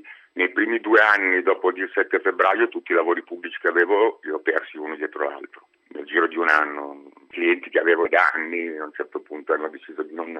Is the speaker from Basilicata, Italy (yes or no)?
no; Lombardy, Italy; io da buon brianzolo mi sono rimboccato le maniche